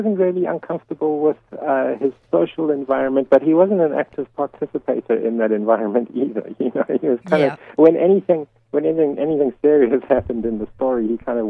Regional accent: South Africa; the many ironies of being South African.

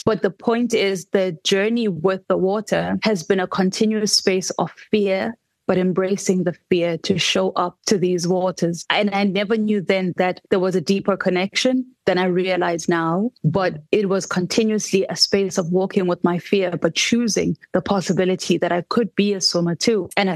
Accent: Soweto, Gauteng, South Africa; I come from Soweto. I would have figured it out. You know, I come from a world of figuring it out.

